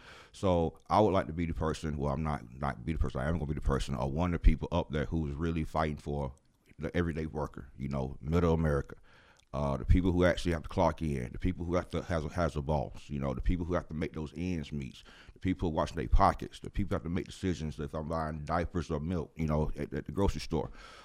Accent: Villa Rica, Georgia, United States; Born and raised in Villarica

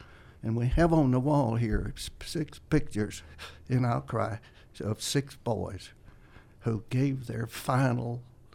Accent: Carrollton, United States; also born or lived in Northern Illinois; Born and raised in Carrollton, actually Center Point in Carroll County. Spent 38 years in Northern Illinois.

